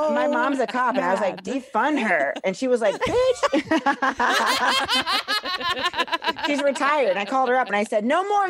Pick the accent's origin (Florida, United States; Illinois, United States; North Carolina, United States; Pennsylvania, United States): Illinois, United States; Springfield; I'm from Springfield, Illinois.